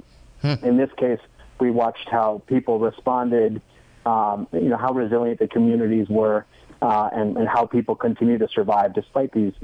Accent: New York City, New York, United States; First of all, I'm a New Yorker, and so I'm really unfamiliar with the process.

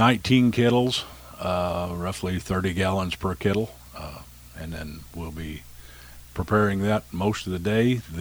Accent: Bone Gap, Illinois, United States; Just growing up in Bone Gap, it's a, you know, it's a big place, so anything happens, everybody's involved.

